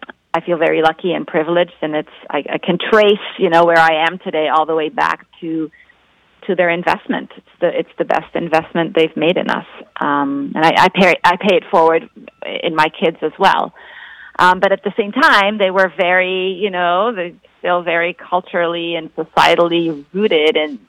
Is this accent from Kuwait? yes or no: yes; Kuwait; English is a second language; also born or lived in Cairo, Egypt / United Arab Emirates / United Kingdom; now in United States; So I was born in Cairo and grew up around the Middle East. So I was in Kuwait until the first Iraqi Kuwait Gulf War in 1990, and then my parents moved to the United Arab Emirates, and then I ended up in the UK for my PhD before coming to the United States.